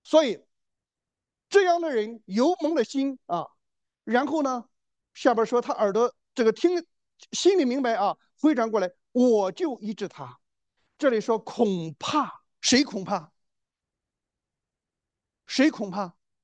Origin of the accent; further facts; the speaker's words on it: China; 他把自己的目光短浅，我们中国人叫鼠目寸光。